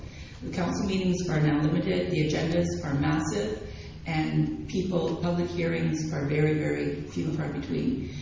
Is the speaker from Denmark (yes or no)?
yes; Denmark; I'm from Denmark originally. And everybody in Denmark lives in small homes